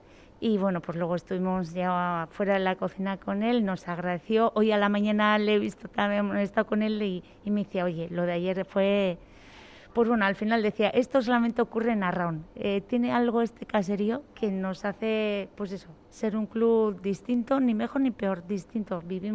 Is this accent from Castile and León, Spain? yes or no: no; San Sebastián, Basque Country, Spain; Los que somos de Donosti hemos visto esta regata que tiene algo tan distinto al resto